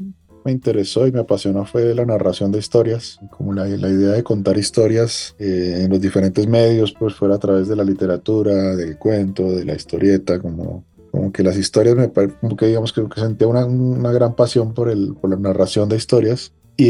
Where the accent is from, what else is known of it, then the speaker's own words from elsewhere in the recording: Colombia; cuando yo estaba creciendo y formándome, pues en Colombia era visto como una utopía